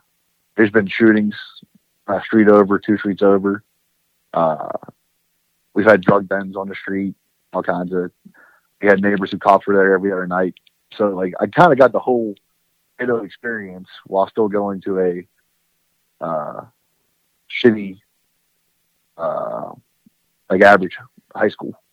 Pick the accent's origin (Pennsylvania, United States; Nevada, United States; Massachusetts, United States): Pennsylvania, United States; Kennedy; Right outside McKees Rocks.